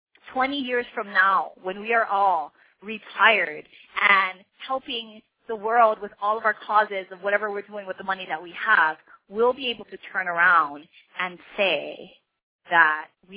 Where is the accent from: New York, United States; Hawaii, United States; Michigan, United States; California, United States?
Hawaii, United States; I mean, we're from Hawaii.